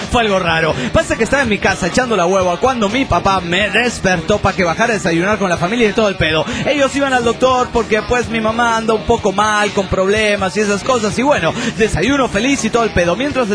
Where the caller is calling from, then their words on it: Villahermosa, Tabasco, Mexico; de Villahermosa, Tabasco, México.